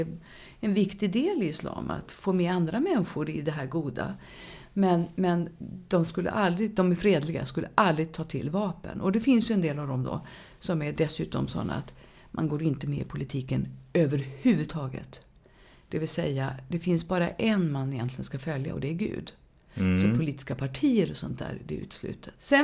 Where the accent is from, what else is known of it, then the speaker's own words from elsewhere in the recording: Sweden; Jag är en svensk muslim.